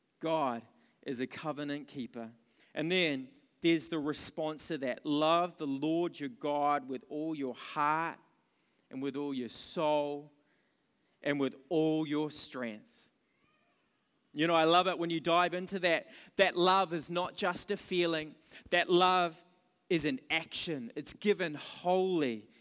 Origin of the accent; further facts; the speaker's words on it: New Zealand; we come from New Zealand. We're, you know, tall poppy syndrome. Cut down the people who look like they're standing up, and let's all be humble.